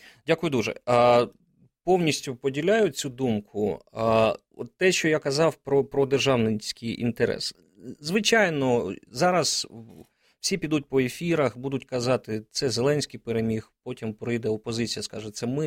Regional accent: Zaporizhzhia, Zaporizhzhia Oblast, Ukraine; Я сам з Запоріжжя.

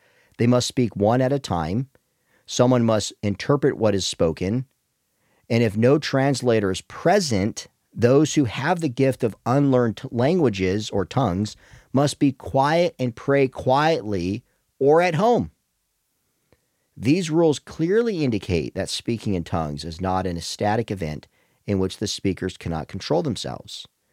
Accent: United States; I'm speaking as an American and primarily spending my time in American churches from West Coast to East Coast

